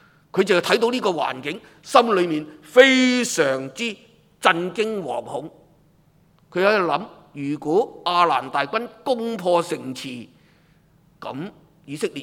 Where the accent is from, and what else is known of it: Hong Kong